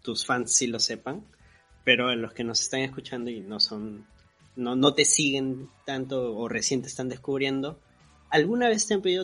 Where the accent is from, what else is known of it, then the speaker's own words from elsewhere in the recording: Callao, Peru; Yo soy del Callao